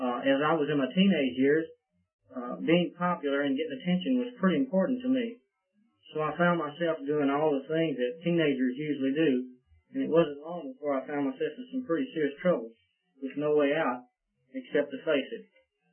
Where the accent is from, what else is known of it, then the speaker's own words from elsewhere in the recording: Alabama, United States; I grew up in North Alabama in a non-Christian home